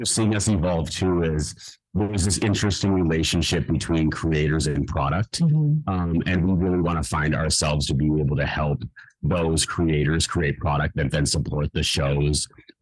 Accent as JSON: {"language": "English", "region": "Minnesota", "country": "United States", "said": "one, we're from Minnesota, so purple has always been specifically like my favorite color."}